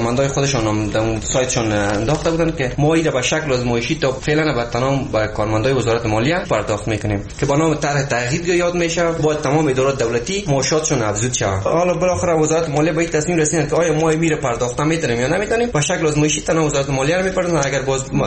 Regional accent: Afghanistan

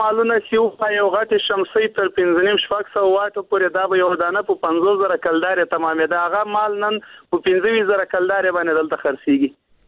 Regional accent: Afghanistan; now in Pakistan; دا چې چل د سي په پاکستان کې موږ مېشت افغانان یو د ماجرت ژوند تیرو،

